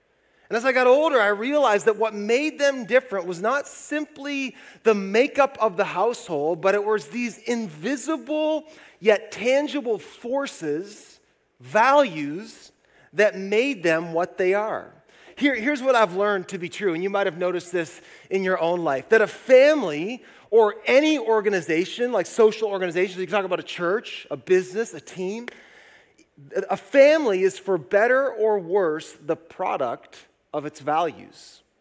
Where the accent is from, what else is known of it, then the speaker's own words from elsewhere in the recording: Marysville, United States; I took a minute to drive down my old family street where I grew up in Marysville